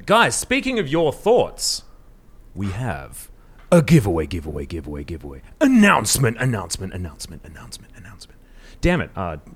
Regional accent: Australia; but I'm an Australian who doesn't drink dollar T

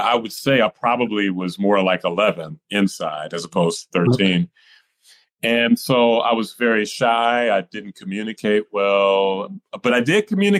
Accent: Flint, Michigan, United States; Yeah, okay. I grew up in Flint, Michigan.

